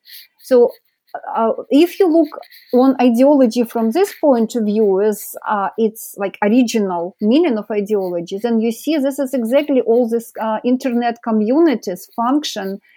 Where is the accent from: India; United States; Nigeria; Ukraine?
Ukraine; English is a second language; I'm myself from Ukraine originally.